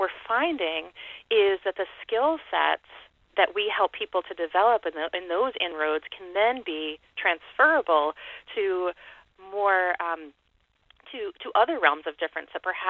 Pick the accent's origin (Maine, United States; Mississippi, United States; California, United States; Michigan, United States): Maine, United States; Bridgton; I think about growing up in Bridgeton, you know, really those were really at the core of a lot of the differences on the playground, for example.